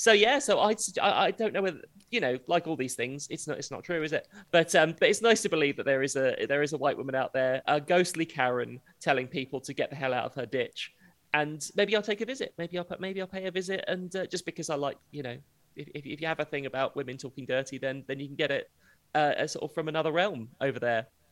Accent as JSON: {"language": "English", "country": "United Kingdom", "said": "So this is what I love is it's in the Quantox, which being British already sounds like a swear word."}